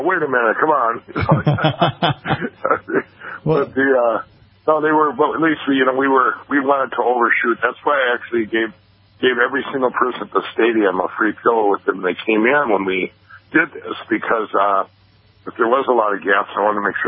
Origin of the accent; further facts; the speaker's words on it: Minnesota, United States; We make them all right here in my home state of Minnesota.